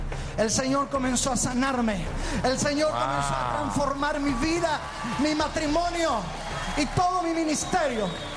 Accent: Málaga, Andalusia, Spain; Yo soy de España, soy pastor allí del sur de España, de Málaga.

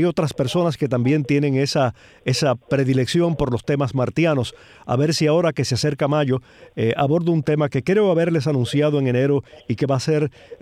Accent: Cuba; como algunos cubanos suponemos

